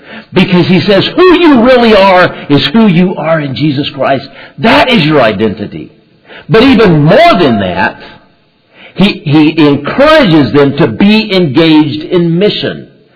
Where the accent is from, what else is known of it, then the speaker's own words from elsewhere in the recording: Honduras; moved away; also born or lived in Dallas, United States / Costa Rica; When I was two, I was born in Dallas, but we immigrated to Costa Rica for a year and then to Honduras. And so from the very beginning in Honduras, I grew up as an immigrant. I was a foreigner. And yet I felt like I was Honduran